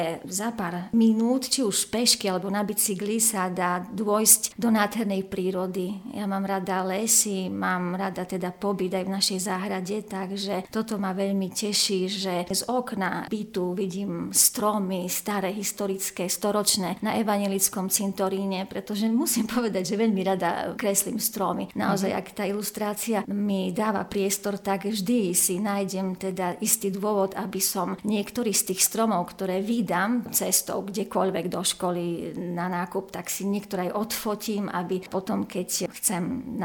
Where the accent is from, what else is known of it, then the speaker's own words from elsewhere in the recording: Levoča, Prešov Region, Slovakia; Levoča nie je síce moje rodné mesto, ale v Levoči v podstate žijem od malička a Levoča je krásne mesto, rozprávkové.